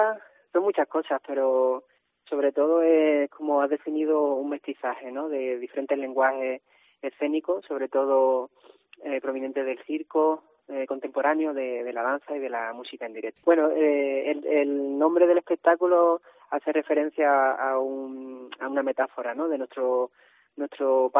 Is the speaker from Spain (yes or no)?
yes; Andalusia, Spain; now in Granada, Spain; concretamente los artistas que estamos en escena somos de Cádiz, de San Fernando y Algeciras, pero estamos afincados en Andalucía, en Granada.